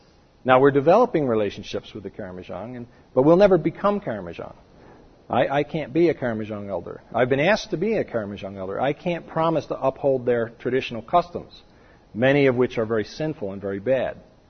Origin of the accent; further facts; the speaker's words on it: New Jersey, United States; Now, I'm from New Jersey. There's a lot of that that goes on here, too.